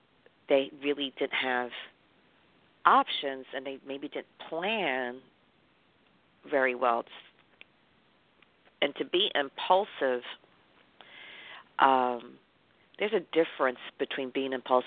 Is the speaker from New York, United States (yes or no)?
yes; New York, United States; I'm a native New Yorker, and I grew up in New York at the time where things happened.